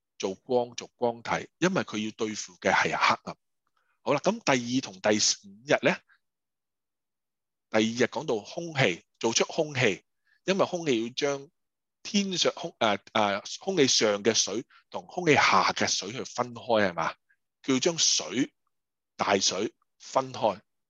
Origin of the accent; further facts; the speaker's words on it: China; 我们中国人诗歌呢就看押韵的嘛